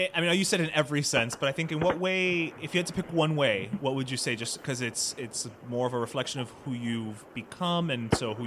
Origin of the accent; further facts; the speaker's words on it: Miami, Florida, United States; But I'm a born and raised Miami boy, and después de 40 años, I'm still not used to the rain.